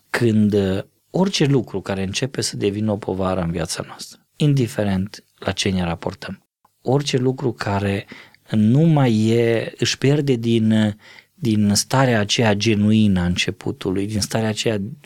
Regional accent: Romania; noi ca români

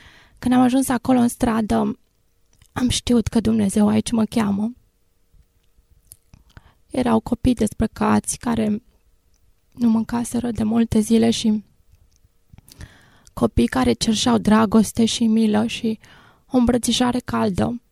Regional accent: Bucharest, Romania; born there; m-am născut în București, într-o familie cu 9 copii. Am frecventat biserica din oraș, încă de mică, împreună cu părinții.

